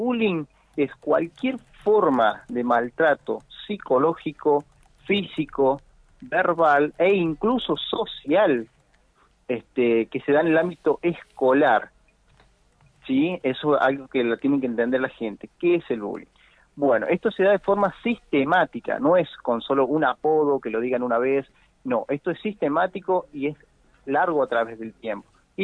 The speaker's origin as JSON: {"language": "Spanish", "region": "San Luis", "country": "Argentina", "said": "Somos de San Luis Capital"}